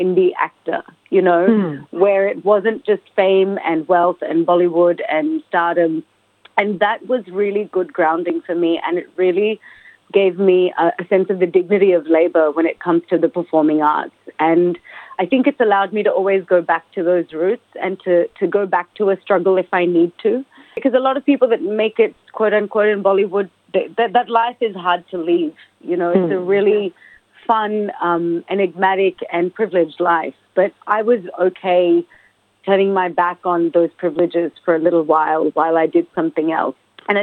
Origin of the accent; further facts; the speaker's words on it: Melbourne, Victoria, Australia; I had always known I wanted to be an actress, but I was this girl from Melbourne.